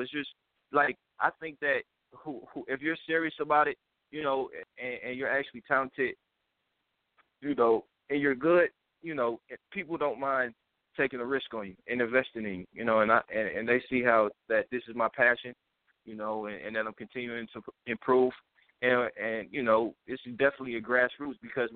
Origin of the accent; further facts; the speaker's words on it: Kansas City, Missouri, United States; now in California, United States; I'm actually from Kansas City, Missouri. That's where I was born and raised